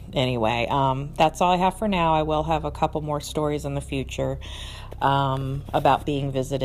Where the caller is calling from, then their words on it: Richmond, Virginia, United States; I'm calling from Richmond, Virginia.